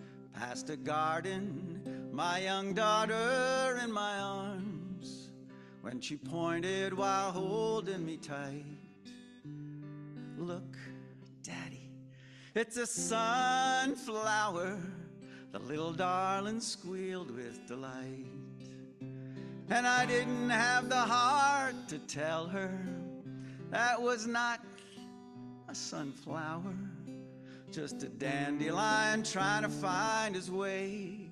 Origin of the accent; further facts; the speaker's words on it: New Jersey, United States; I'm from New Jersey. I don't expect too much.